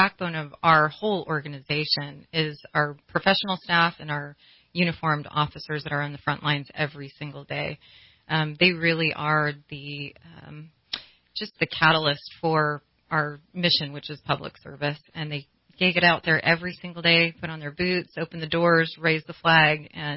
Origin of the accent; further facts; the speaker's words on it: San Diego, California, United States; I grew up in San Diego, so San Diego PD was kind of one of my first options on my radar.